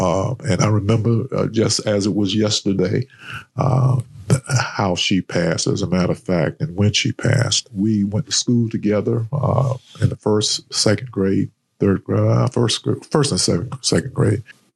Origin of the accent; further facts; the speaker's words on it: Rocky Mount, North Carolina, United States; I grew up in Rocky Mount, by the way, which is about an hour east of Raleigh.